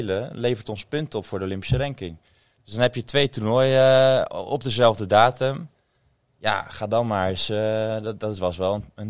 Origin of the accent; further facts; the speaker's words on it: Netherlands; En ja, onze grootste fanbase als Nederlanders zit gewoon in Nederland.